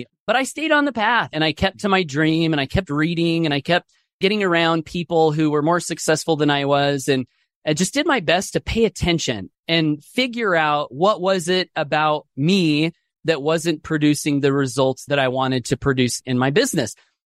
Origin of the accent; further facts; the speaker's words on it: Idaho, United States; I grew up here in Southeast Idaho, single parent family, wanted to be successful.